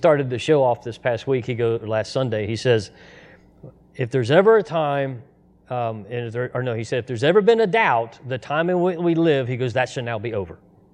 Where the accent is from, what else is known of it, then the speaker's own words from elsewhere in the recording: Cincinnati, Ohio, United States; I'm originally from Cincinnati.